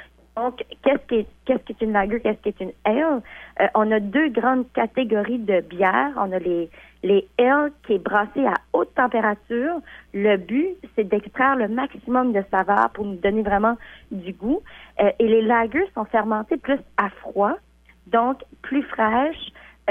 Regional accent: New Brunswick, Canada; Là, je dis que je viens du Nouveau-Brunswick.

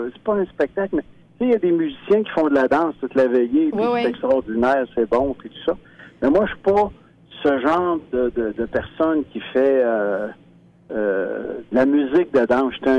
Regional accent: Acadia, Canada; Puis je te dirais qu'on est des Acadiens de souche.

